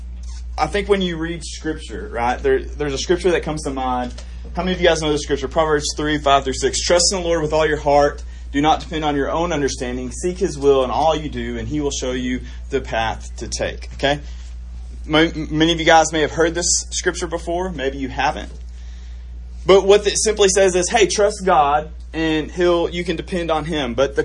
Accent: Norfolk, Arkansas, United States; now in Conway, United States; I'm from Norfolk, Arkansas. Way to the east of here in northern Arkansas, but I actually live in Conway now.

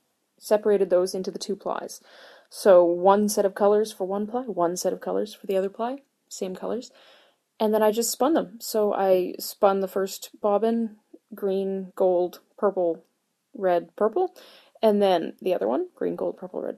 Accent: Canada; as a Canadian, it really hit me hard

